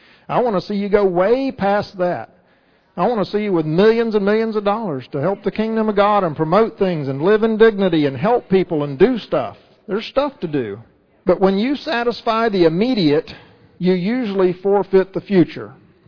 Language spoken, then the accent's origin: English; Florida, United States; I grew up in Florida and used to scuba dive in these rivers all the time